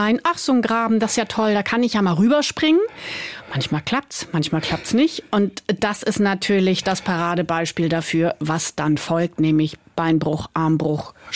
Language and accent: German; Ismaning, Bavaria, Germany; obwohl ich meine Kindheit in Ismaningen, ich bin ja Ismaningerin, geliebt habe und diesen Ort immer noch und meine Heimat immer noch liebe